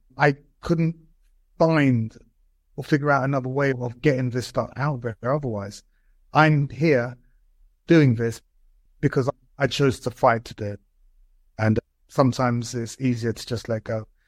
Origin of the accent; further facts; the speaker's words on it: Brixton, London, United Kingdom; I grew up in Brixton.